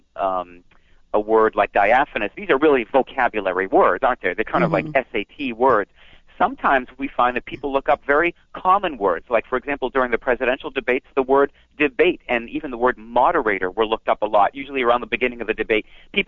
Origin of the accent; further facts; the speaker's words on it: Boston, Massachusetts, United States; And I'm from Boston myself, and here at Merriam-Webster, we're based in Massachusetts, to the west of Boston.